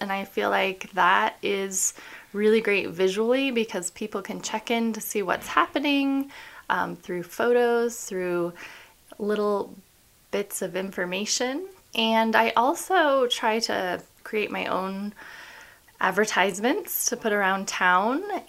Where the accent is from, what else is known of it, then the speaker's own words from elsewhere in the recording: Carbondale, Colorado, United States; I was born and raised in Carbondale. After 4 years studying art education K-12, I came back to the Valley and my first job was back at my old middle school.